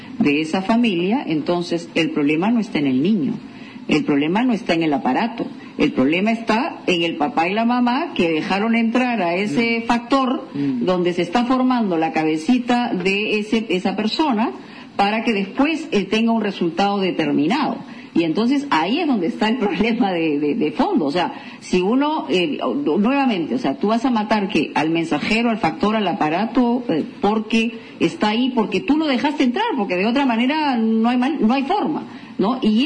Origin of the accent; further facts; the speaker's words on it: Peru; usted y yo somos compatriotas, somos peruanos, sí, claro.